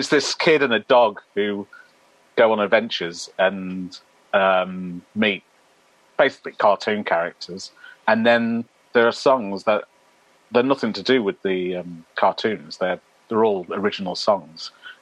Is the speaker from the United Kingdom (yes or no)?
yes; Tamworth, West Midlands, United Kingdom; So I'm from Tamworth, just right. north of Birmingham. Actually, a place called Faisley, which is just outside of Tamworth